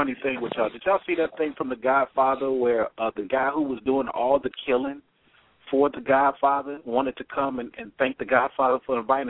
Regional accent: Oakland, California, United States; And, you know, I used to tell the story growing up in Oakland.

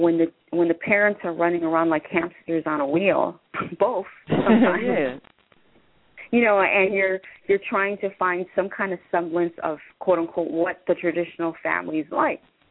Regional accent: Chicago, Illinois, United States; I'm from South Chicago, and there was a trend where the folks from Cabrini Green were moved

